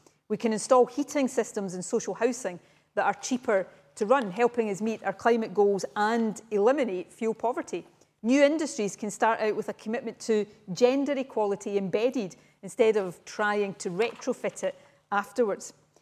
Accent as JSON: {"language": "English", "region": "Scotland", "country": "United Kingdom", "tie": "born or raised there", "said": "I grew up in Ayrshire in the west of Scotland in the 1970s and 80s."}